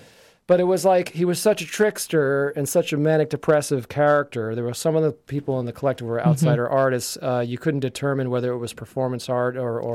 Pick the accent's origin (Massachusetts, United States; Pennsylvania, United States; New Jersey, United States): Pennsylvania, United States; Yardley; I grew up in Yardley, Pennsylvania, which is one town over from the band … that I mentioned before.